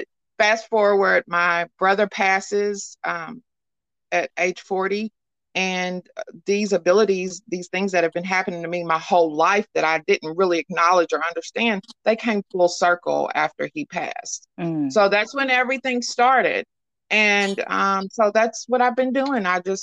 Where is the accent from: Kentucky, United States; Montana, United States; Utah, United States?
Kentucky, United States; Louisville; I'm from Louisville, Kentucky.